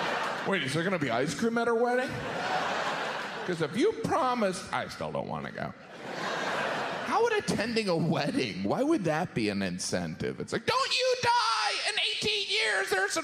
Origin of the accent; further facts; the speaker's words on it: United States; Last night I was eating a pint of ice cream and I finished it because I'm American, alright?